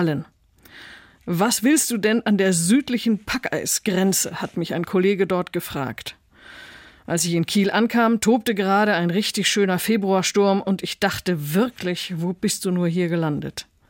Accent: Mexico City, Mexico; now in Germany; dass ich meine Kindheit größtenteils in Mexiko-Stadt verbracht habe. Meine Eltern haben dort für den Bayer-Konzern gearbeitet und Urlaub in Deutschland gab es nur alle 2 Jahre. Ich bin also schon lateinamerikanisch geprägt

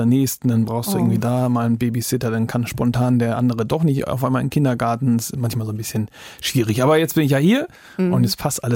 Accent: Flensburg, Schleswig-Holstein, Germany; Ja, ich bin ja eigentlich aufgewachsen in der Nähe von Flensburg, also ganz im Norden, aber auch auf dem heftigsten Dorf, also wirklich Dorf, Dorf, Dorf, da haben 80 Leute gewohnt.

